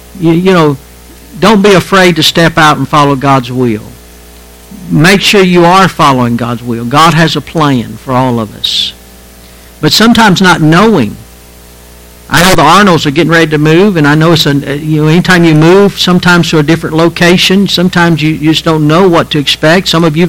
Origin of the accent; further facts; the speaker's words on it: Prattville, Alabama, United States; I was raised up here in Prattville, Alabama. Graduated from Prattville High School.